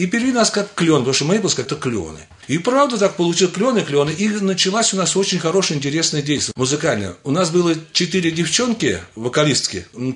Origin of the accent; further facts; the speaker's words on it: Ramenskoye, Moscow Oblast, Russia; also born or lived in Popovki; Я коренной, потому что дело в том, что родился я в деревне Поповки